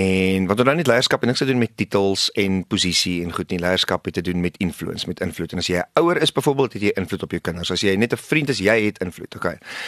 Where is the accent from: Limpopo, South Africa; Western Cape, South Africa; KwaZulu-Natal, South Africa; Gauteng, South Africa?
Gauteng, South Africa; Pretoria; So, ek het groot geword in Pretoria.